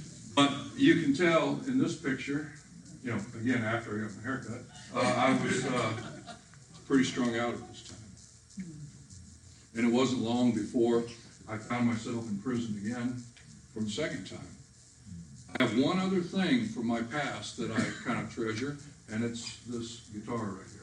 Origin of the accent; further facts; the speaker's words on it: the South, United States; I mean, I was raised in the South, you know, I was part of the Bible Belt